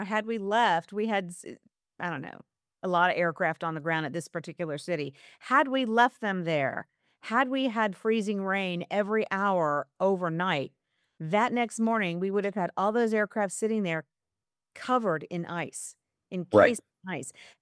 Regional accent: New Orleans, Louisiana, United States; I knew when I was about 8 years old, growing up in New Orleans, we were hit by hurricanes

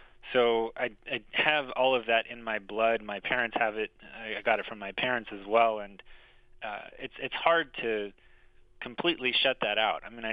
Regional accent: Oklahoma, United States; I go back to being a kid and growing up in Oklahoma, not really having access to the kind of classical music experience that you might in New York City or somewhere else.

